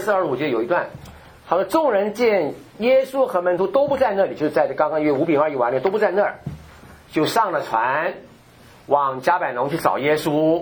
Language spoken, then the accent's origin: Chinese; China; 我们中国人以前不是也常轮渡嘛，对吧？